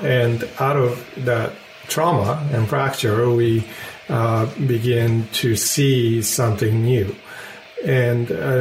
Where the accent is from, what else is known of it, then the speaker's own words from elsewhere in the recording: Boston, Massachusetts, United States; born there; I was born in Boston because he was doing his work on generative grammar with Noam Chomsky.